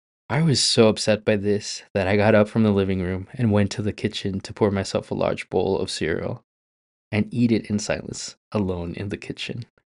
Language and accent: English; Rosarito Beach, Baja California, Mexico; only afforded to the POV of a youth in the late 90s growing up in Rosarito Beach.